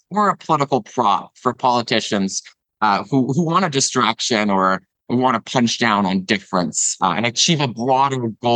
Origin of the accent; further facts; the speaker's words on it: Gagetown, New Brunswick, Canada; also born or lived in Fredericton; I grew up in small towns. I was born in New Brunswick, in Fredericton, but grew up in Gage Town, traveled to province playing, you know, boys hockey at the time.